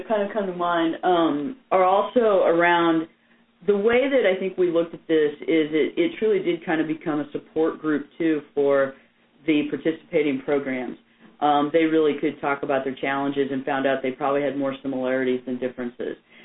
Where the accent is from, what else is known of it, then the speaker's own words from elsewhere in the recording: Missouri, United States; I'm from Missouri. We tend to be blunt.